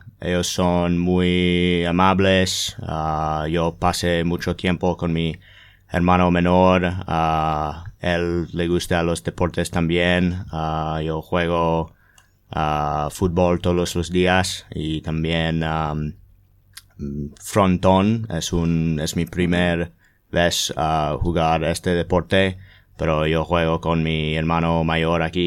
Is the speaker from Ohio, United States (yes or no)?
yes; Ohio, United States; Yo soy de Ohio.